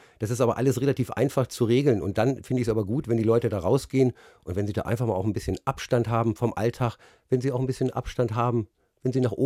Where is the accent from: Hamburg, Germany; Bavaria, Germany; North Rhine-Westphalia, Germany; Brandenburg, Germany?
Hamburg, Germany; born there; Die gab es nämlich in meiner Geburtsstadt Hamburg auch.